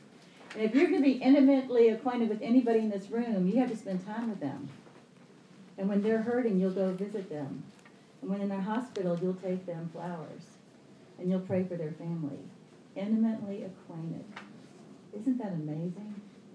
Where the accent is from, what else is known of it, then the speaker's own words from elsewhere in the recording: Atlanta, Georgia, United States; As most of you know, I'm not from New York. and of course, being from Atlanta, when I'm in places like Alabama and Mississippi, I think I am from the north.